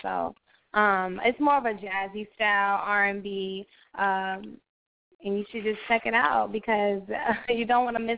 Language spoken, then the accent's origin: English; Columbia, South Carolina, United States; from Columbia, South Carolina, independent jazz R&B artist.